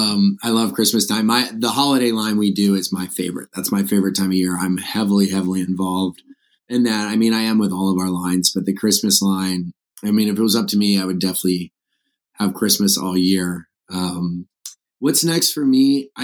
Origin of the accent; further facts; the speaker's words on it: Delaware, United States; now in Charleston, United States; my life in Charleston and growing up on the Eastern Shore of Delaware.